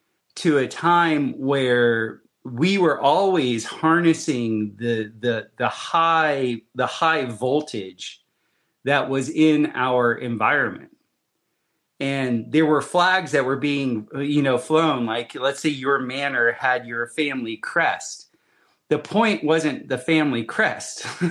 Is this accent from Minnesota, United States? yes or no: no; Florida, United States; And usually the flagpoles that I grew up with in Florida, they would always have some sort of ornamental thing on the top of the flagpole.